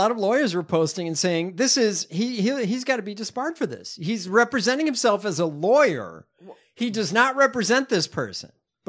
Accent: Chicago, Illinois, United States; Hospital, Chicago. It's Chicago, my hometown.

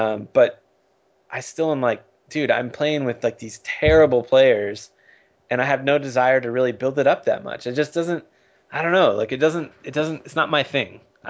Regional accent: United States; It's the kind of the thing with being an American soccer fan, where it's like, I like certain teams

